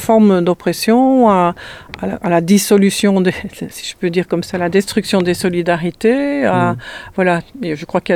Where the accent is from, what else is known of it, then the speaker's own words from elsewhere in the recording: Belgium; now in France; Moi, je suis belge, hein, je ne suis pas d'ici, je suis ici depuis 25 ans environ